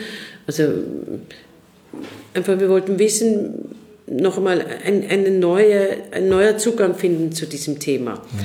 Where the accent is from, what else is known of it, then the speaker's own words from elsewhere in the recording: Basel, Basel-Stadt, Switzerland; moved away as an adult; also born or lived in United States; ich komme aus Basel und habe dort am Jungen Theater Basel angefangen zu spielen, wo ich auch immer wieder gespielt habe und bin dann später aber für meine Ausbildung nach Amerika gegangen